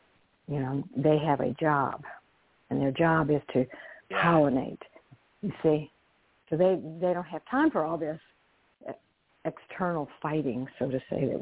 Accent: Louisiana, United States; Now I'm from South Louisiana, and we love French bread.

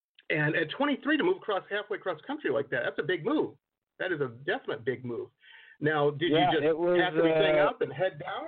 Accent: Detroit, Michigan, United States; also born or lived in Boston; I'm telling you, I grew up in Detroit, but I went to college and school in Boston.

